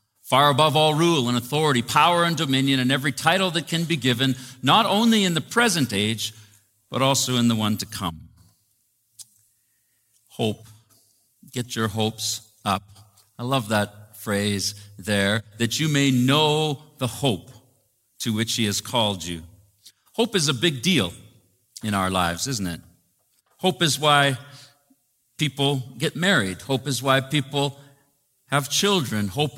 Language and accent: English; Saskatchewan, Canada; I'm from Saskatchewan.